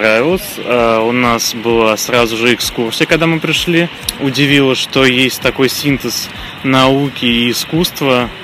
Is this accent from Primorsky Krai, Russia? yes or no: no; Astrakhan, Astrakhan Oblast, Russia; я из Астрахани.